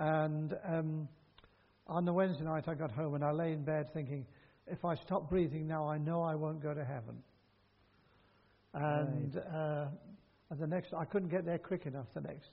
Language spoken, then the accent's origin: English; Coventry, West Midlands, United Kingdom; born there; I was born in Coventry while the German bombs were falling on the city.